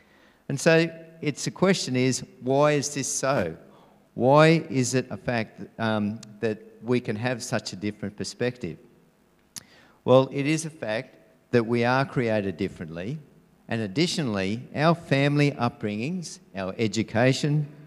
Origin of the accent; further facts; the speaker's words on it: Queensland, Australia; which I must say, as a Queenslander, I'm thoroughly enjoying.